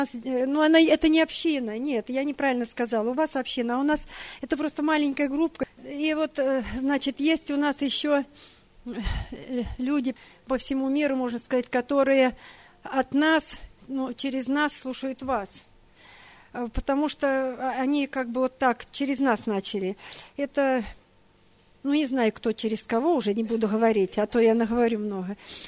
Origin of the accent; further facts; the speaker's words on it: Saint Petersburg, Russia; Мы приехали из Санкт-Петербурга с сестрой Таней.